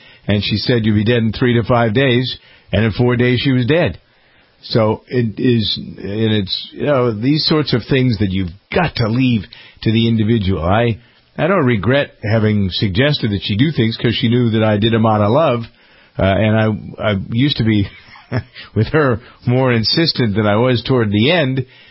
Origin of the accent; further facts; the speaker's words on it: Framingham, Massachusetts, United States; We're thinking the elementary school that she taught in Framingham, my hometown, where she came to live and work.